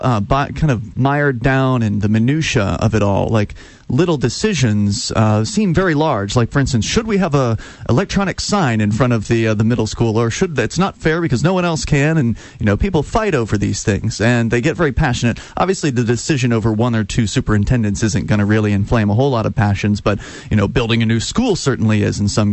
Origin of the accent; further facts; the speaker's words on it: Florida, United States; now in Keene, United States; Well, I grew up in Southwest Florida and moved up here about 6 years ago. I'm so grateful to be living in Keene.